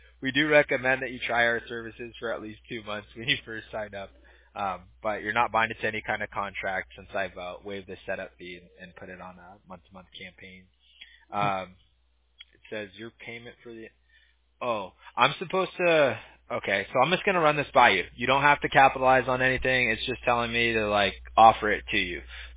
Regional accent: Huntington Beach, California, United States; I think it's just because I grew up in Huntington Beach, though. So I kind of grew up going to the beach on a regular basis, wearing board shorts.

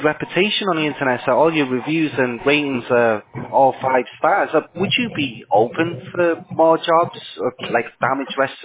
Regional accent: Fountain Valley, California, United States; We're actually from Fountain Valley, California, so yeah, that's right.

